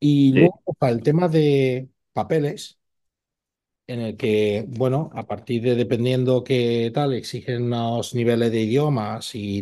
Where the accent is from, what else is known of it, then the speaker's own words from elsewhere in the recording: Spain; Nosotros que los dos somos españoles